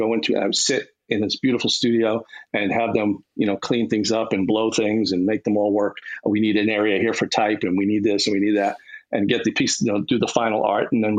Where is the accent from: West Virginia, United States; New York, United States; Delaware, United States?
New York, United States; Brooklyn; Well, I grew up in Sheepshead Bay and to put that in context, Sheepshead Bay was South Brooklyn.